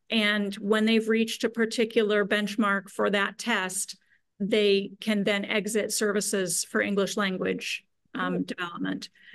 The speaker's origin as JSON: {"language": "English", "region": "Midwest", "country": "United States", "tie": "born or raised there", "said": "I did not grow up in the Berkshires. I didn't grow up in Pittsfield. And I grew up in the Midwest, where people have a different demeanor."}